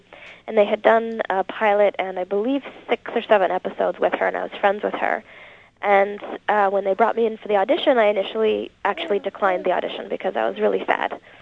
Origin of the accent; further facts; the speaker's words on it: Toronto, Ontario, Canada; now in Los Angeles, United States; I grew up in Toronto